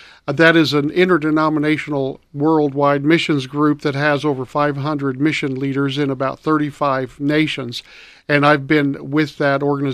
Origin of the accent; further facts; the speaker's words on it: Illinois, United States; also born or lived in Roanoke, Virginia; Well, before we moved to the Carolinas in 2002, we just lived up in Roanoke, Virginia, not too far away. Years ago, 50s, 60s, I grew up in central Illinois in farm country.